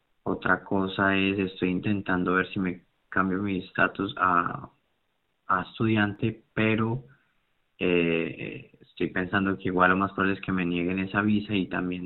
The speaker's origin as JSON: {"language": "Spanish", "country": "Colombia", "lives_now": "-", "said": "Yo soy de Colombia."}